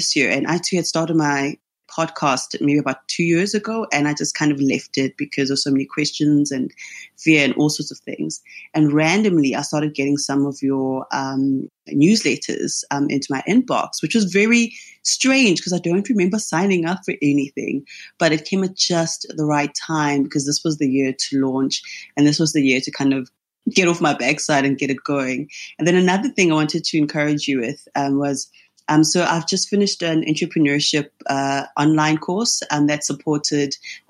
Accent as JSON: {"language": "English", "country": "South Africa", "said": "So with just being just South African and some of the race issues we have here"}